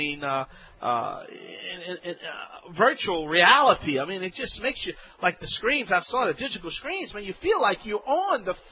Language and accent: English; Louisiana, United States; I'm Cajun. I can't get that L out. You know, Cajun people, we can't McClellan.